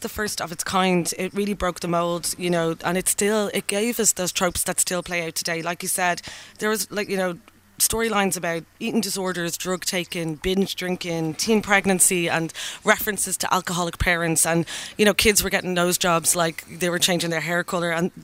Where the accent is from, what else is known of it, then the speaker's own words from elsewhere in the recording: Ireland; And I think it blew our minds as an Irish audience.